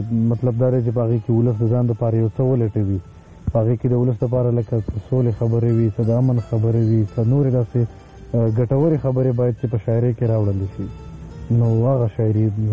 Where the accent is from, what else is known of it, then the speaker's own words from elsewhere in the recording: Bajaur, Khyber Pakhtunkhwa, Pakistan; زه د باجوړ اوسیدونکی یم باجوړ کې چارمنګ یو وادي ده الته زه زیږیدلی یم